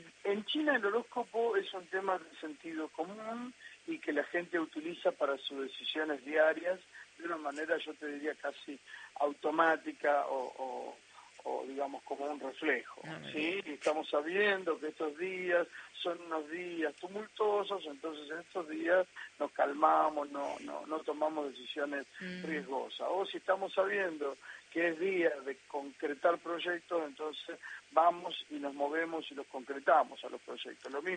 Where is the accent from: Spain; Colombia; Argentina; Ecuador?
Argentina; Mi papá no me enseñó el idioma, de manera que lo aprendí como cualquier argentino que va a algún curso.